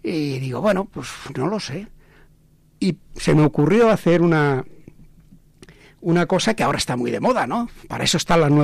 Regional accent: Andalusia, Spain; soy andaluz de origen, castellano hablante, y con 18 años decido que, bueno, que, ¿por qué no hablar una lengua, de una comunidad, de una población que me ha acogido

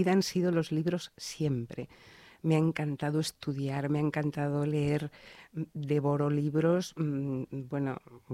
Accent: Barcelona, Catalonia, Spain; born there; Sí, yo nací en Barcelona.

